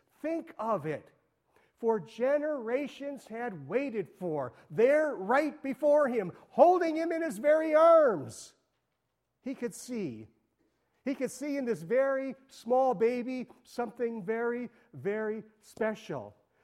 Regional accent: Midwest, United States; I grew up in Midwest and remember some of those.

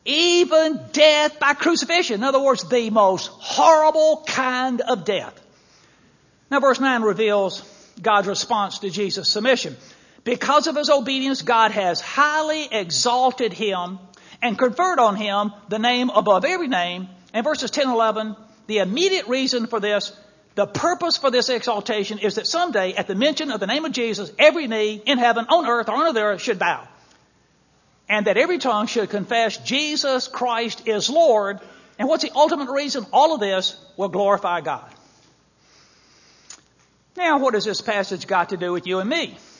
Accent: Mississippi, United States; now in Chicago, United States; I'm from Mississippi. If I had my way about it, I would be in Mississippi. Would like to retire down there.

